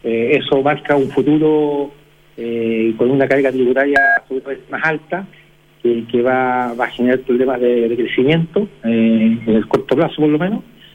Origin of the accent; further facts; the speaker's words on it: Chile; Los gremios nuestros, como chilenos